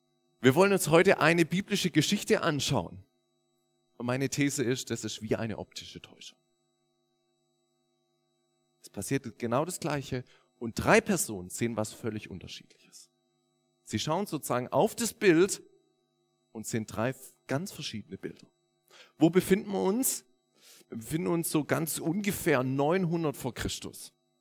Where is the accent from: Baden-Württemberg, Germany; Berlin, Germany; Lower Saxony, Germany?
Baden-Württemberg, Germany; Weinsberg; born there; Ich komme gebürtig aus Weinsberg.